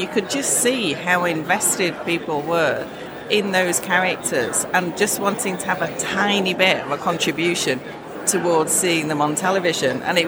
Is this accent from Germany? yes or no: no; Yorkshire and the Humber, United Kingdom; I was brought up in Yorkshire